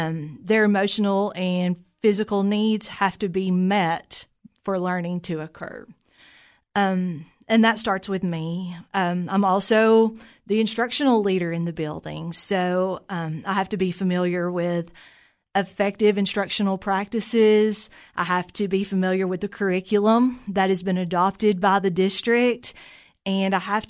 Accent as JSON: {"language": "English", "town": "Jamestown", "region": "Tennessee", "country": "United States", "tie": "born or raised there", "said": "Well, I'm a native of Fentress County. I grew up in Jamestown, and my parents were in the newspaper business"}